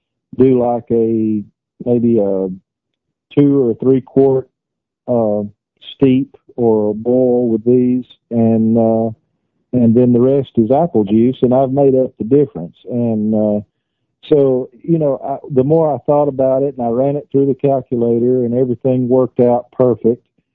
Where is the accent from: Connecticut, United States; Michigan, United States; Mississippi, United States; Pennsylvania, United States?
Mississippi, United States; Corinth; I'm not in Corinth. I'm from Corinth. I'm not in Corinth.